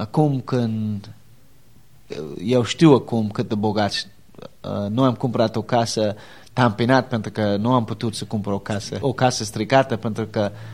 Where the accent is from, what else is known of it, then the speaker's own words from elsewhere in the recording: Cleveland, Ohio, United States; Romanian is a second language; Am spus, din Cleveland.